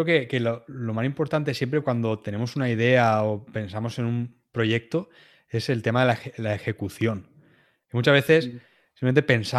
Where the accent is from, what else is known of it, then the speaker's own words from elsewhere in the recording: Alicante, Valencian Community, Spain; Yo diría Alicante, que es de donde yo soy.